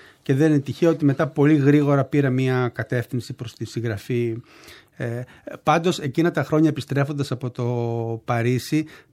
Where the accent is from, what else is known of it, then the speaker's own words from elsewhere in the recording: Zografou, Attica, Greece; also born or lived in Arta; Ο πατέρας, ναι, μου δούλευε στη Μόμα του στρατού και, ναι, ταξιδεύαμε ανά την Ελλάδα μέχρι τα 9 μου χρόνια που πήγαμε στο ζωγράφο. Ουσιαστικά είμαι ζωγραφιώτης περισσότερο, μάλιστα, παρά αρτινός.